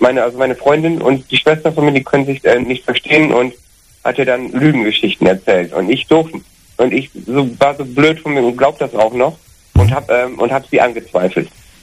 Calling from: Bergisch Gladbach, North Rhine-Westphalia, Germany; Ich komme aus Bergisch Gladbach.

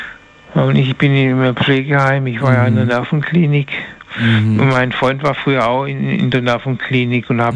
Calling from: Ditzingen, Baden-Württemberg, Germany; Hallo, ich bin eigentlich aus dem Strohgebiet. Das ist Ditzingen, Münchingen, Gerlingen, bei Stuttgart.

